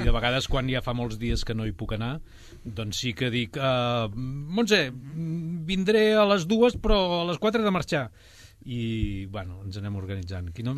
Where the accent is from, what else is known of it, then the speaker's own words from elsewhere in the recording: Vic, Catalonia, Spain; moved away as an adult; now in Sabadell, Spain; Jo sóc de Vic, sí. Sempre em diuen l'actor sabadellenc i jo sempre dic... No, jo visc a Sabadell. De fet, em sembla que ja fa més anys que visc a Sabadell que no pas els anys que he viscut a Vic